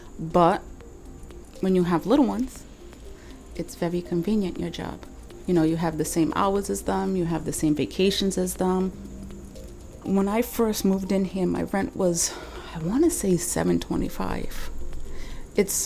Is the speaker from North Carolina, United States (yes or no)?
no; Providence, Rhode Island, United States; I'm from Providence, born and raised.